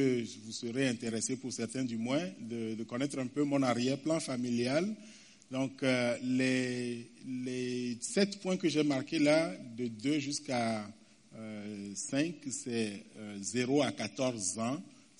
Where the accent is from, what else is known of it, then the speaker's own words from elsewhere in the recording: Togo; Mon arrière-plan familial. Je viens du Togo.